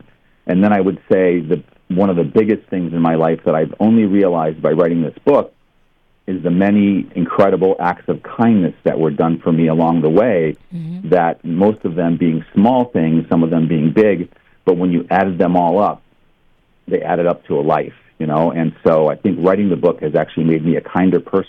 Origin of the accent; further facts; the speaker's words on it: Ohio, United States; I grew up in Ohio, and me and my brother were chosen.